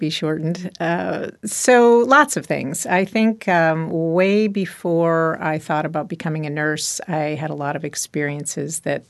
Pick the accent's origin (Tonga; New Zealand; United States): United States; Detroit, Michigan; I grew up in Detroit. I'll just start back there.